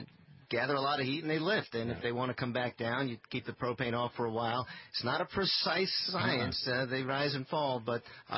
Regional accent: New York, United States; also born or lived in Atlanta; now in Lake Havasu City, United States; I grew up on the East Coast.

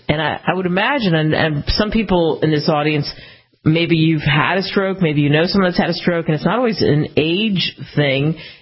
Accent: San Bernardino, California, United States; I'm from San Bernardino in that area

